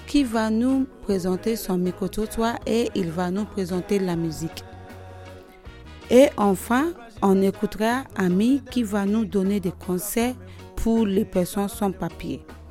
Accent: Nigeria; now in Nantes, France; je viens du Nigeria

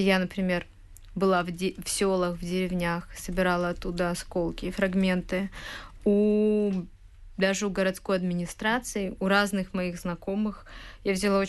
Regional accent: Kyiv, Ukraine; Но мы активисты, мы киевляне, мы из Киева можем пойти это сделать.

